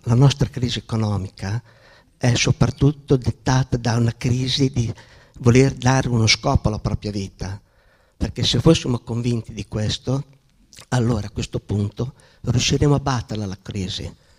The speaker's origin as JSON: {"language": "Italian", "town": "Cesena", "region": "Emilia-Romagna", "country": "Italy", "said": "vengo da Cesena, ho 64 anni, 40 anni fa ho vissuto per 2 anni, 24 mesi, nel deserto in Kenya"}